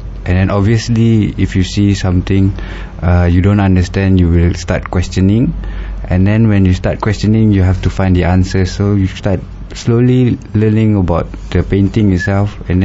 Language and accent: English; Malaysia; because we are Malaysian.